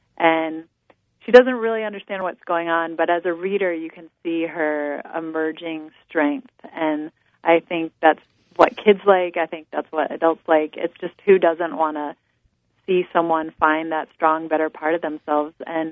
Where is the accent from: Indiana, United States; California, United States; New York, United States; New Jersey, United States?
New York, United States; Ithaca; I'll tell you I'm talking to you from my hometown, Ithaca, New York.